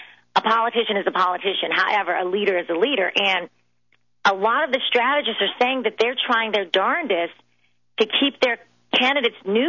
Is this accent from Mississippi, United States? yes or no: yes; Mississippi, United States; Because I've worked in Washington, D.C., and I'm originally from Mississippi.